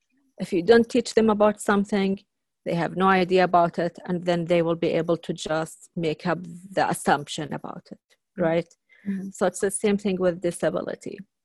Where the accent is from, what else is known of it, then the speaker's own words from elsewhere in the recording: Saudi Arabia; moved away as an adult; now in United States; You know, I came from Saudi Arabia, so I really miss my family.